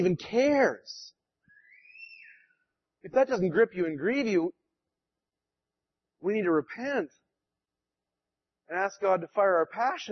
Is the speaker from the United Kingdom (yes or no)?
no; Western Canada, Canada; So I moved from Western Canada to Vancouver, which is sort of like the San Francisco of Canada.